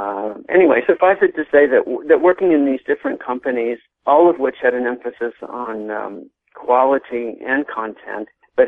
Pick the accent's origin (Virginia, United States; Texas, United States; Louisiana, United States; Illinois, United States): Illinois, United States; Well, I grew up in Illinois, where my family's business was printing